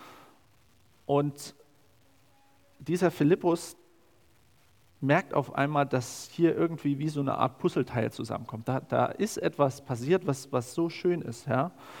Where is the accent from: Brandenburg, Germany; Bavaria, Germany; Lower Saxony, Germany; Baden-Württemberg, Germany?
Brandenburg, Germany; Cottbus; wenn so kommt, ich komme aus Cottbus.